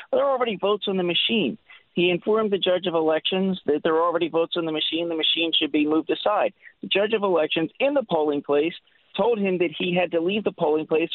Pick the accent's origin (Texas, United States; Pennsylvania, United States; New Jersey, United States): Pennsylvania, United States; Philadelphia; I grew up, I'm Philly born and bred myself. I'm from Kensington.